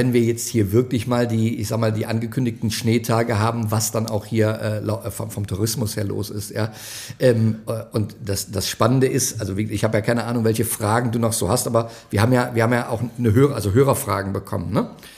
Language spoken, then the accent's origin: German; Erftstadt, North Rhine-Westphalia, Germany; Ich komme ja ursprünglich aus Erftstadt-Lechenich.